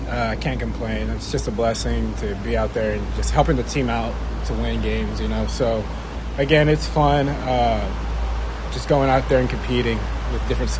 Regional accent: Corpus Christi, Texas, United States; I'm born and raised in Corpus, so it's only 2 hours away.

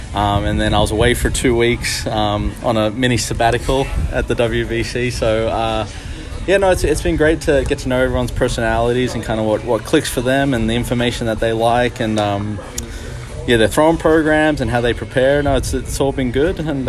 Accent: Australia; moved away; Now, for me, growing up in Australia, you try and get on the field as much as you can in a team environment

